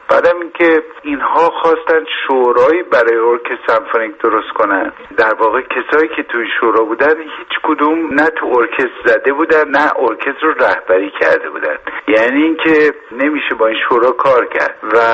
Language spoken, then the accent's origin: Persian; Iran; چون من ایرانی هستم